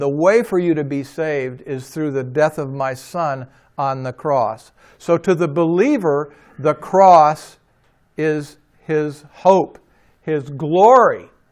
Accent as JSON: {"language": "English", "region": "the South", "country": "United States", "tie": "born or raised there", "said": "I grew up in the South, so it was all in our."}